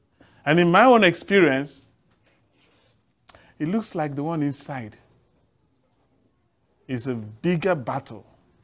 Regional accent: Nigeria; I come from Nigeria.

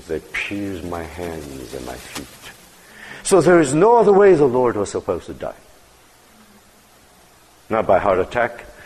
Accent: Quezon City, Metro Manila, Philippines; born there; I was born in Quezon City, so I'm not qualified to be a Messiah.

